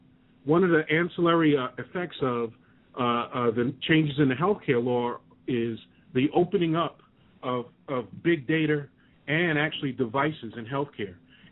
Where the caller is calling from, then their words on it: Louisiana, United States; calling from Louisiana.